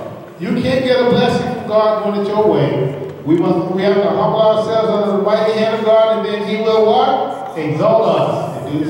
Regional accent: Atlanta, Georgia, United States; I grew up in Atlanta, in my neighborhood. Most of my family know my neighborhood.

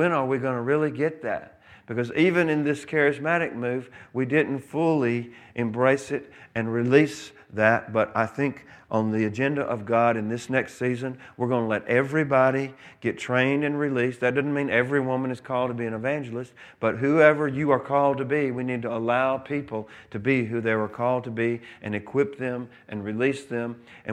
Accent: Montgomery, Alabama, United States; I was raised in the South. I spent a lot of my childhood in Montgomery, Alabama. And I had a precious Baptist grandmother

